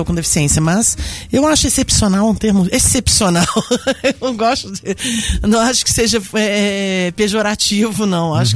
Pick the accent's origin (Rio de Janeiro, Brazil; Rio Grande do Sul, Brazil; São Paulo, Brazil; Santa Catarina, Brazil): Rio de Janeiro, Brazil; lá na minha terra natal, no Rio de Janeiro.